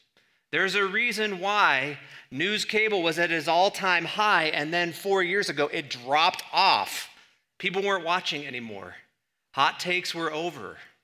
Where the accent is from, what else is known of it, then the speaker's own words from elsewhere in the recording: Washington, D.C. area, United States; I grew up in Washington, right outside of Washington, D.C.